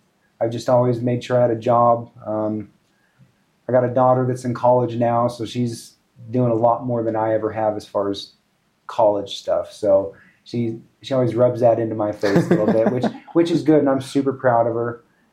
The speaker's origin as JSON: {"language": "English", "town": "Pine Bluffs", "region": "Wyoming", "country": "United States", "lives_now": "Fort Collins, United States", "said": "So I'm from Pine Bluffs, Wyoming, fourth generation farm."}